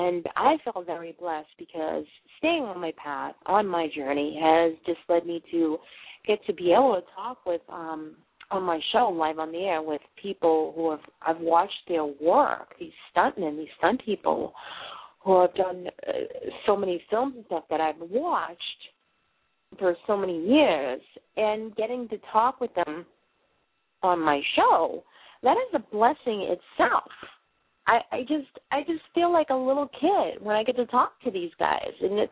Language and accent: English; Boston, Massachusetts, United States; now in Maine, United States; Yes, people, I am a Boston girl. You probably hear me talking. Yes, I am from Boston, but I moved up here to Maine.